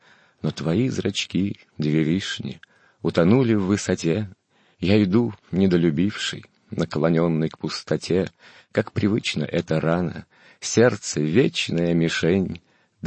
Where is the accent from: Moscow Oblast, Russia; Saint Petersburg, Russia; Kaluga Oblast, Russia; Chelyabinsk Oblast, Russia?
Saint Petersburg, Russia; Вот я юный питерец, мне еще буквально 17 лет.